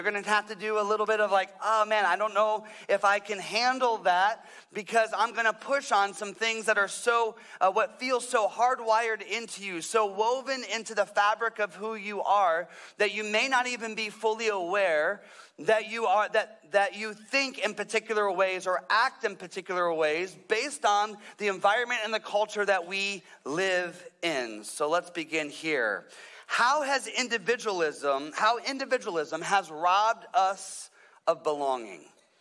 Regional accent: Midwest, United States; now in California, United States; I live in California now. I grew up in the Midwest.

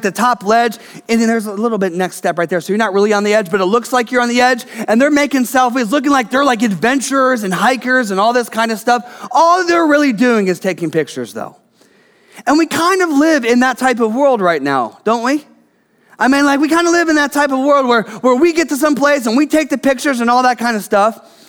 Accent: Midwest, United States; now in California, United States; Now, if you don't know, I grew up in the Midwest. We moved here as a family just a little over 18 months ago.

